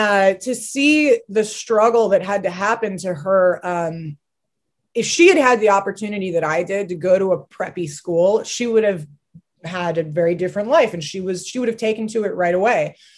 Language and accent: English; Los Angeles, California, United States; Because I grew up in Los Angeles and I watched my hometown decay into a third world hellhole within the span of 10 years.